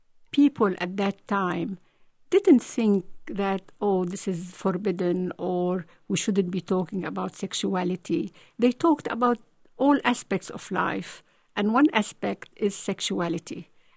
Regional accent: Beirut, Beirut Governorate, Lebanon; Well, I grew up in Beirut, Lebanon, and all the characters around me, especially women, were very crafty and very intelligent

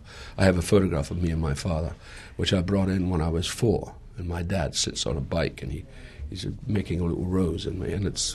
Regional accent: Scotland, United Kingdom; My grandfather founded the Irish Harp, which was a famous amateur football team in my hometown of Scotland.

